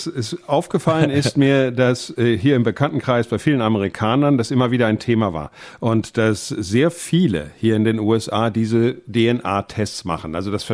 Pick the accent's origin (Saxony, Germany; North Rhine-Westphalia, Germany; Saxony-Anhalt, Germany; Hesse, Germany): North Rhine-Westphalia, Germany; born there; Geboren bin ich in Ostwestfalen und ein Großteil meiner Vorfahren kommt etwas mehr als die Hälfte, also 51%, kommt tatsächlich aus dem deutschsprachigen Europa mit dem Schwerpunkt Westfalen.